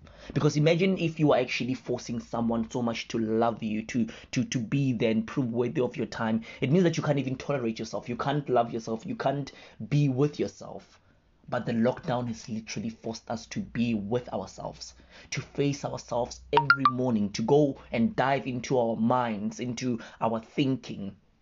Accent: Mahikeng, North West, South Africa; now in Cape Town, South Africa; I'm originally from Mahikeng in the Northwest and currently reside in Cape Town.

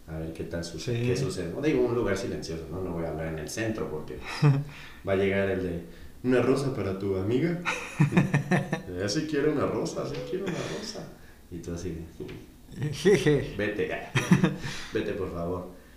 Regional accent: Mexico City, Mexico; now in Querétaro, Mexico; yo soy de Ciudad de México. Y para mí la transición de venirme a vivir a una ciudad como Querétaro

